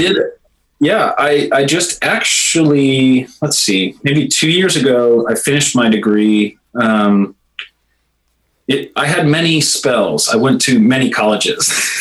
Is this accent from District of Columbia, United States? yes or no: no; Chicago, Illinois, United States; now in Nashville, United States; I came from Chicago.